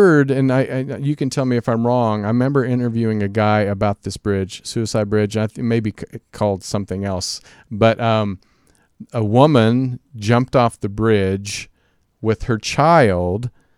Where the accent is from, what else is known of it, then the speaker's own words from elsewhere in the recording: Kansas, United States; I knew where I grew up in Kansas, outside of my hometown.